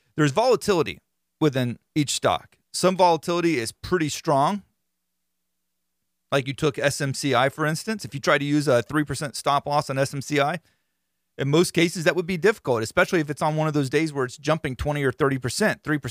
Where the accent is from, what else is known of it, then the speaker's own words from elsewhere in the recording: Florida, United States; being that I'm from Florida and got a little redneck in me anyway.